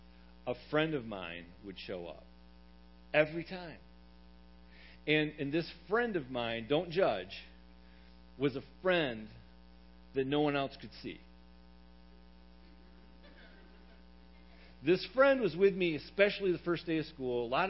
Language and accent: English; Michigan, United States; I grew up a Michigan State fan. I grew up in Michigan, a big Michigan State fan.